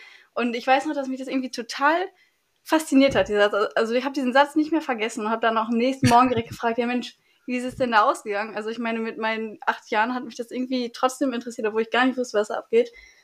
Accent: North Rhine-Westphalia, Germany; Ich komme aus der Nähe von Dortmund, aus einem kleinen Dörfchen.

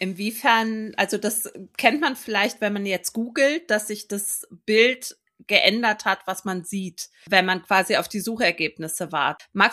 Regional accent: Wuppertal, North Rhine-Westphalia, Germany; born there; ach guck, die Birgit hat ein Buch über meine Geburtsstadt geschrieben.

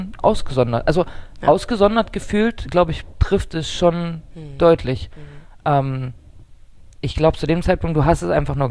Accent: Magdeburg, Saxony-Anhalt, Germany; ich bin in Diesdorf groß geworden, ein Stadtteil in Magdeburg.

